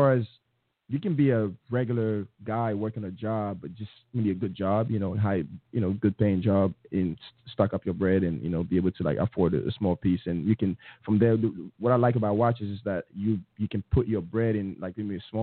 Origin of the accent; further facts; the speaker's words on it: Côte d’Ivoire; Oh, originally from the Ivory Coast.